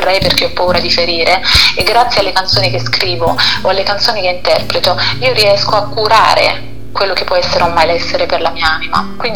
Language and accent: Italian; Apulia, Italy; io quando vado in Puglia, in Salento, nella mia terra, tutti gli anni ci torno perché non ne posso fare a meno